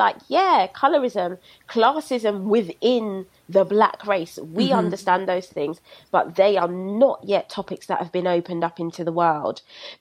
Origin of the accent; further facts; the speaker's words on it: Brixton, London, United Kingdom; I was raised in Brixton. Everyone was Black.